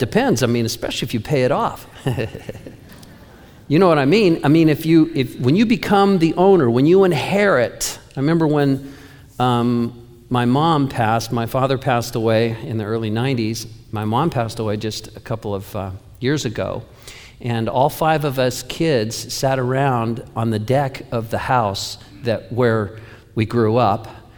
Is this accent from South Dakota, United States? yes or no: no; California, United States; now in Oregon, United States; How many of us, I'm from California, how many?